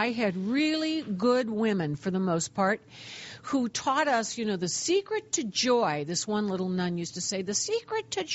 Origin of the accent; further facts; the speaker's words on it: Cincinnati, Ohio, United States; grew up as a middle child in a very middle-class family in middle America, right smack in Ohio. I'm born and raised in Cincinnati